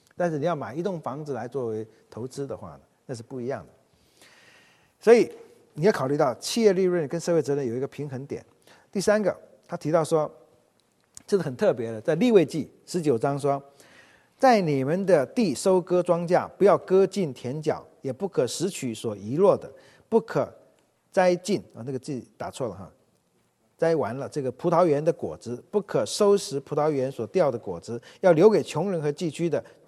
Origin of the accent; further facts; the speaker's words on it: China; 我们中国人买布，你懂吧？